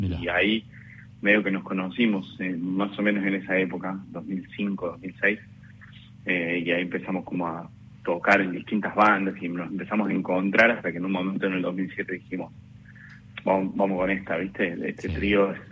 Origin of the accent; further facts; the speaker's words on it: Córdoba, Argentina; now in Buenos Aires, Argentina; En verdad vivimos en Buenos Aires desde ya como... 13, 14 años, pero sí somos de Córdoba originalmente, digamos, arrancamos allá.